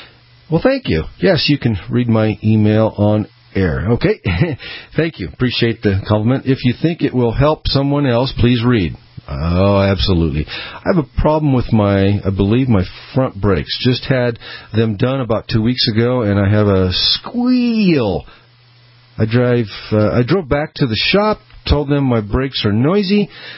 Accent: Peoria, Illinois, United States; born there; get an email from where I was born at in Peoria, Illinois, but the state of Illinois.

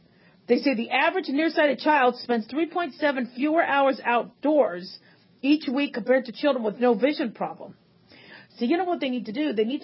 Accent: Phoenix, Arizona, United States; I mean, you know, we grew up in Phoenix. It was very, very hot.

